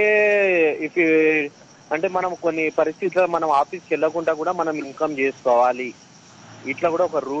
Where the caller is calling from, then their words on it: Hyderabad, Telangana, India; నేను హైదరాబాద్ నుంచి మాట్లాడుతున్నా సార్.